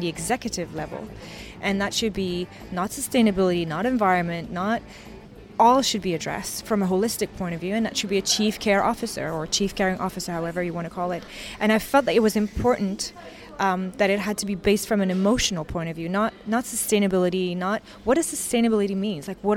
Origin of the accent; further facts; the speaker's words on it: Canada; also born or lived in New York; I'm also Canadian, where I've lived most of my life. I'm also a New Yorker, where I've lived a very long time